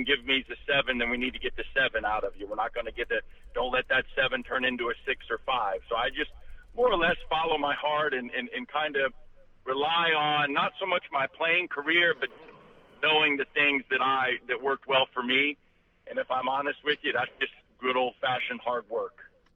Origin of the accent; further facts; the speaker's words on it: Knoxville, Tennessee, United States; I've been a part of this, you know, growing up in Knoxville. I've been a part of this league, and I've followed the great Tennessee teams.